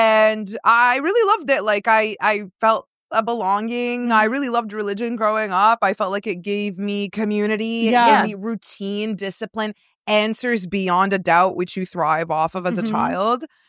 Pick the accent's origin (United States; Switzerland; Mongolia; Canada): Canada; Toronto, Ontario; Born and raised in Toronto, in a suburb of Toronto. Lived in my parents' same home my whole life till I was 27. Was very, very religious.